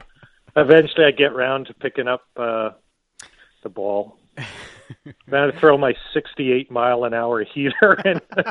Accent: Scotland, United Kingdom; being Scottish

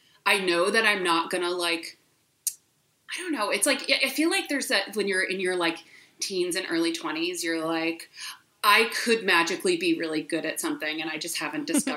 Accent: Chicago, Illinois, United States; also born or lived in New York; now in Los Angeles, United States; I grew up in Chicago. I went to school on the East Coast, lived in New York for a little bit, then lived in Chicago again in my 20s, and then I moved out to LA a few years ago.

